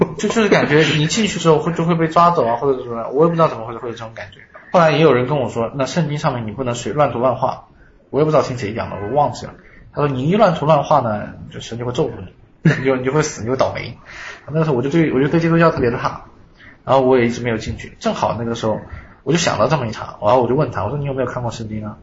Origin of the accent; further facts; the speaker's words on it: Jiangxi, China; 我是江西。